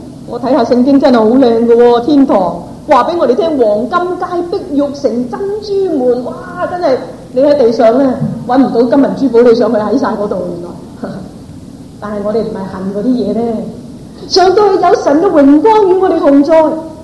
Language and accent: Chinese; China; 我们比较我们中国人过往所拜的主耶稣，原来很多都是不是真真正正出于真神的真理